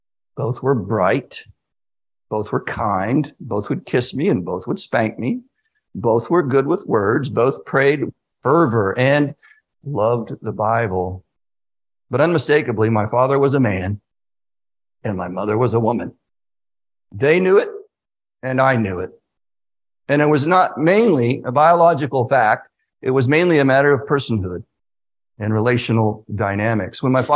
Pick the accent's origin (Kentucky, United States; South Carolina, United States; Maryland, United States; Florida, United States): South Carolina, United States; Greenville; When I was a boy growing up in Greenville, South Carolina, my father was away from home about two-thirds of the time, two-thirds of every year, in fact.